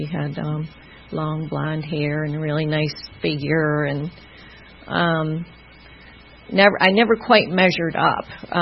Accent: Jamestown, New York, United States; born there; I was born in 1958. I was born in Jamestown, New York. That's why I have this funny accent.

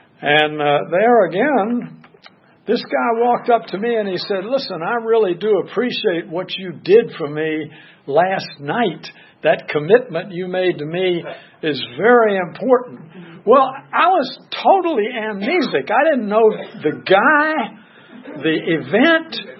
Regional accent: Newport News, Virginia, United States; Well, I grew up in Newport News across the Hampton Roads, but Norfolk.

